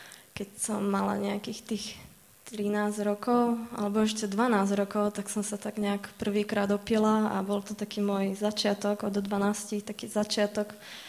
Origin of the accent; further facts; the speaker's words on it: Topoľčany, Nitra Region, Slovakia; also born or lived in Moravské Lieskové; Ja pochádzam z Topolčian. Tam som sa narodila. Mám aj staršieho brata. Keď som mala nejakých tých 9 rokov, tak sa moji rodičia rozviedli. My sme sa odsťahovali do Moravského Lieskového, k našej babičke.